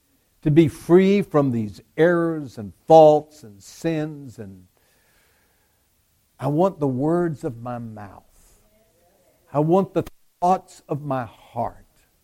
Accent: Pensacola, Florida, United States; I grew up in Pensacola, Florida, a Navy town, and I could cuss like a sailor.

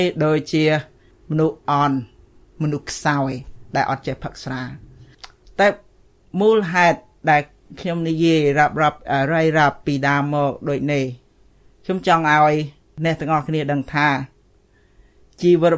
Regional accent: Mekong Delta, Vietnam; now in Phnom Penh, Cambodia; ស្រុកកំណើតរបស់ខ្ញុំនៅកម្មជាក្រោមនេះនៅដាច់ស្រយាល

